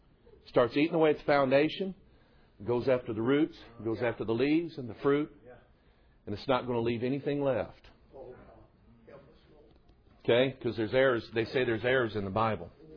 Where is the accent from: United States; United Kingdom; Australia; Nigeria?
United States; Festus, Missouri; also born or lived in Pine Bluff, Arkansas; And I was born in Pine Bluff. But I learned how to count in Missouri. Amen. Yeah. In Festus. Festus.